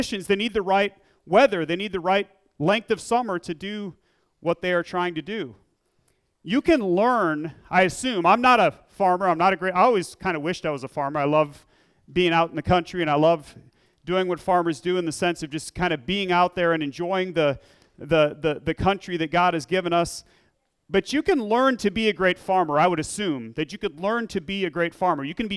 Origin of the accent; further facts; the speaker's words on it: Iowa, United States; also born or lived in Minnesota; growing up in Iowa and Minnesota, I don't recall ever seeing any cotton fields.